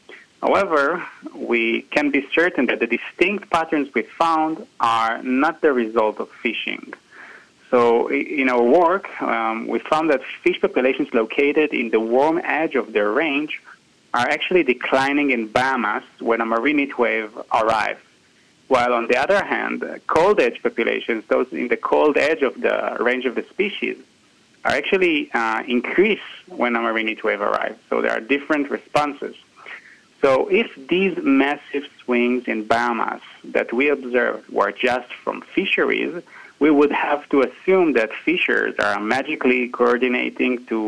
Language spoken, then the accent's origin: English; Israel; born or raised there; English is a second language